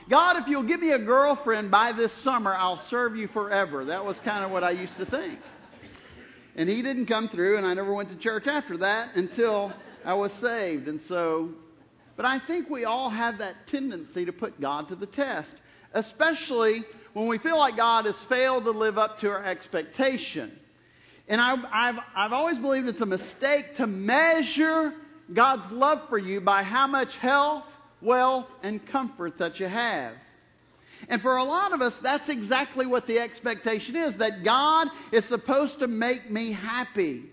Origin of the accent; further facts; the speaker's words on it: New Orleans, Louisiana, United States; week, I talked about even as a kid, and I'm from New Orleans. I had never gone to church before, just came from an unchurched family.